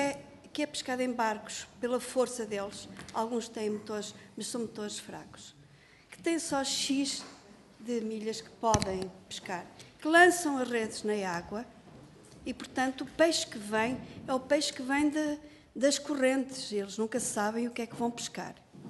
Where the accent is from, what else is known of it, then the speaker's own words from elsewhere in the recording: Espinho, North, Portugal; sou de Espinho, conheço a arte de chávega.